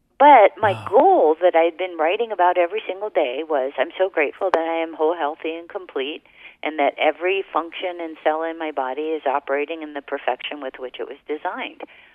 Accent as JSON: {"language": "English", "region": "Hawaii", "country": "United States", "tie": "born or raised there", "said": "I was raised in Hawaii, and I'm fair, so I have lots of freckles."}